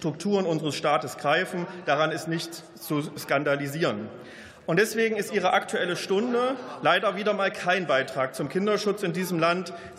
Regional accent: Thuringia, Germany; Ich komme nicht aus Sachsen-Anhalt, sondern aus Thüringen.

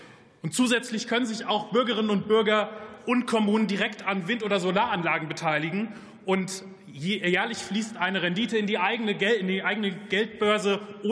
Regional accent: Lower Saxony, Germany; Ich blicke nach Niedersachsen, mein Heimatbundesland.

